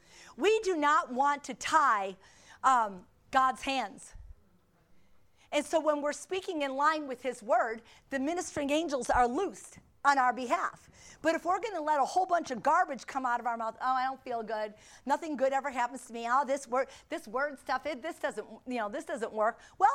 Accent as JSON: {"language": "English", "region": "Pennsylvania", "country": "United States", "tie": "born there", "said": "I was born in Pennsylvania, so I almost, you know, became Amish."}